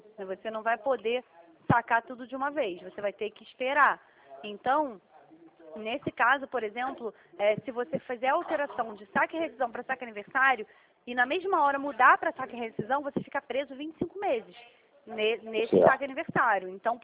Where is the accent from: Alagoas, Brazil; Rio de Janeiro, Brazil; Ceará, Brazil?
Rio de Janeiro, Brazil; meu CPF é do Rio, sou carioca, nascida na Tijuca